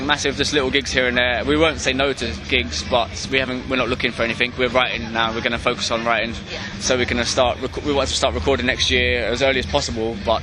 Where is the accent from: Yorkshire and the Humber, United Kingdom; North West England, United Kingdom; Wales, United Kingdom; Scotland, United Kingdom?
Scotland, United Kingdom; I swear, I'm Scottish